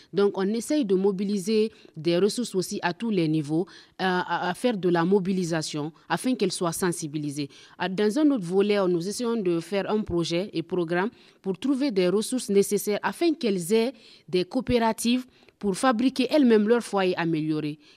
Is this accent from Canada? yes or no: no; Guinea; chez nous, en Guinée